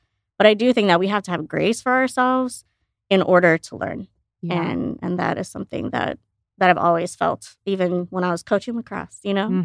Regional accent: Illinois, United States; I grew up outside Chicago, and we were in like a little farther out suburb with a little less diversity.

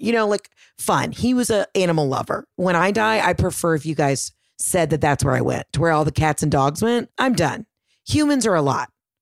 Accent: Atlanta, Georgia, United States; my three friends from Atlanta, Georgia. My two buddies, Hayden and Jared, and my girlfriend, Taylor. We're all friends from Atlanta.

